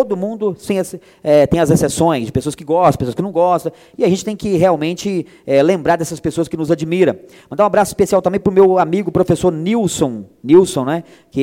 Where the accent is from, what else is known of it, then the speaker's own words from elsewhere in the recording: Buritis, Brazil; para todo o povo do Distrito de São Pedro, foi de onde eu vim para representar não só o Distrito, mas também Buritis como um todo.